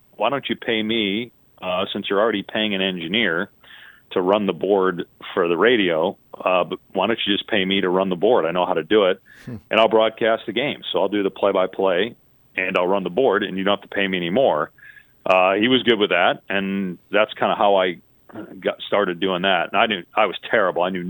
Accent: Madison, Wisconsin, United States; And I became a Syracuse fan watching growing up in Madison, Wisconsin

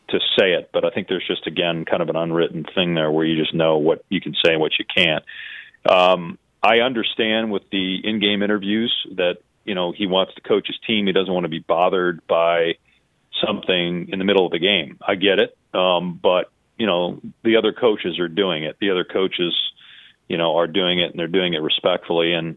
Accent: Madison, Wisconsin, United States; And I became a Syracuse fan watching growing up in Madison, Wisconsin

